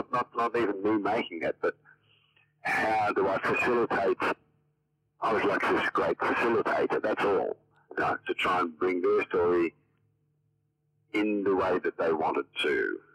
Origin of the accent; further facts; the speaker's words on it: Australia; also born or lived in Netherlands; I feel perfectly 100% Australian.